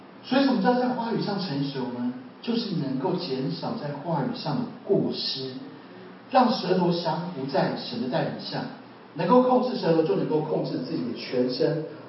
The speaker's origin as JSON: {"language": "Chinese", "region": "Pingtung County", "country": "Taiwan", "said": "我不是脏话人，我是屏东人。"}